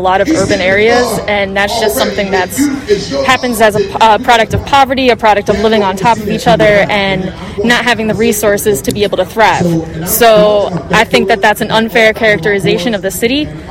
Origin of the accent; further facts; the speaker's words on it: Philadelphia, Pennsylvania, United States; I'm from Kensington.